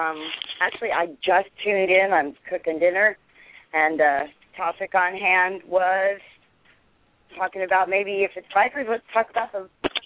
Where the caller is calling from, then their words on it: Winnetka, United States; I'm calling from Winnetka.